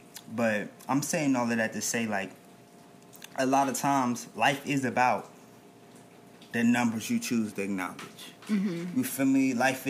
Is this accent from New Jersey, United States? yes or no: yes; New Jersey, United States; And see, me personally, like, I'm from Jersey. So, like, in Jersey, like...